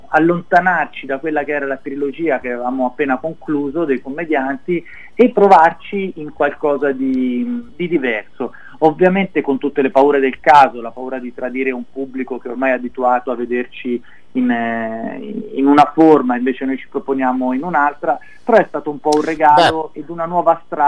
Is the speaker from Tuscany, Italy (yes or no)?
yes; Arezzo, Tuscany, Italy; Io sono toscano di Arezzo.